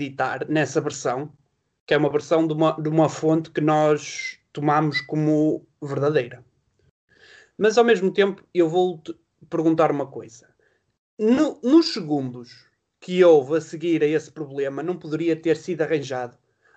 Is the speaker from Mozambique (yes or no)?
no; Portugal; não como portista, mas como português e estudante de jornalismo.